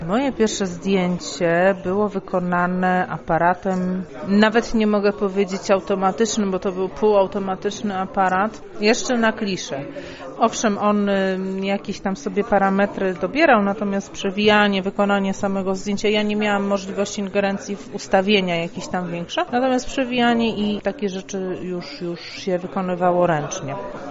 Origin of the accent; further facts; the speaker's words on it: Szczecin, West Pomeranian Voivodeship, Poland; jestem ze Szczecina.